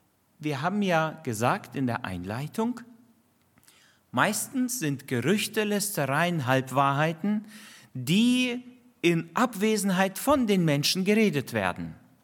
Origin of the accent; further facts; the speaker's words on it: North Rhine-Westphalia, Germany; in meiner Heimatgemeinde. Bei Bielefeld, dort bin ich groß geworden